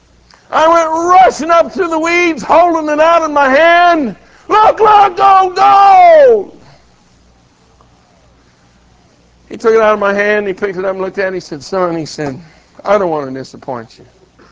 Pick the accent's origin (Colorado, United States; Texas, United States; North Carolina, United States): Colorado, United States; I'm born and raised in Colorado, so I'm not really a Yankee. I'm a Westerner.